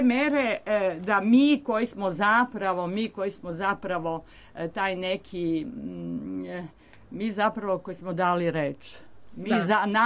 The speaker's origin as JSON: {"language": "Serbian", "country": "Serbia", "said": "srećna sam kao Srpkinja"}